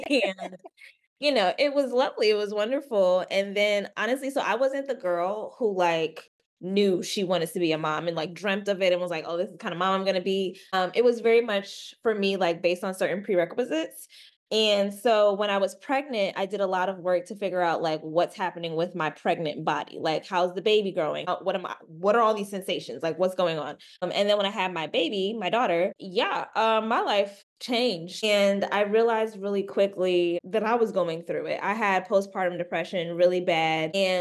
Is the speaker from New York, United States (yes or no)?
yes; New York, United States; I grew up in New York. My family's Caribbean.